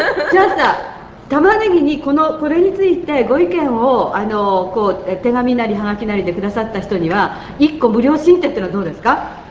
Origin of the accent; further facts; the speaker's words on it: Tokyo, Japan; 私も都会から来てるんですけども、東京から来てるんですけども